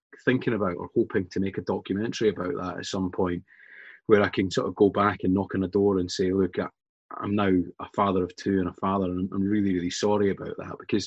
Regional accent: Scotland, United Kingdom; being Scottish, and I think you'll find the same

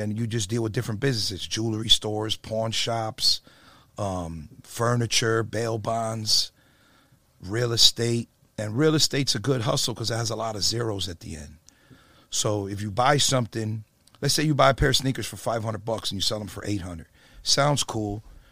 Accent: Perth Amboy, New Jersey, United States; I'm from Jersey originally.

